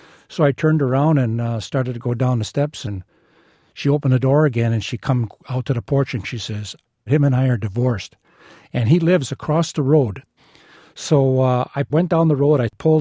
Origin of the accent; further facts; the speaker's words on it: Wisconsin, United States; I'm from Wisconsin.